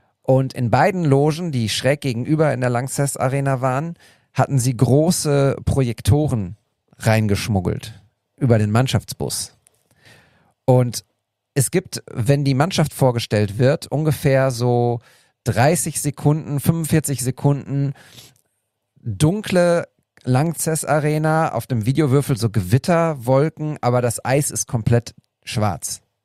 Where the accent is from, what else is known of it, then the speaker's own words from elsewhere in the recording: North Rhine-Westphalia, Germany; ich bin in der Nähe von Münster aufgewachsen